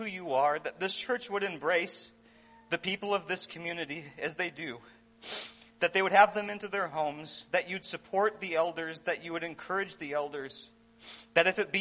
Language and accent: English; Minnesota, United States; I'll be able to say that I grew up in Minnesota, I trained in Tennessee, and I worked with some wonderful Christians in Santee, California for 4 years.